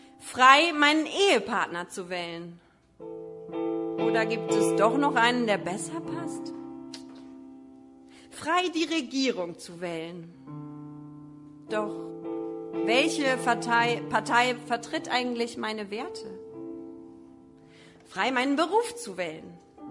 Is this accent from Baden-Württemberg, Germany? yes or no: no; Minden, North Rhine-Westphalia, Germany; now in East Frisia, Germany; Ich komme aus Minden, das liegt in Ostwestfalen und wie kürt platt, wie Brot nicht platt. Also ich bin in Minden, Ostwestfalen geboren und da komme ich her und ja, die Liebe hat mich quasi nach Ostfriesland verschlagen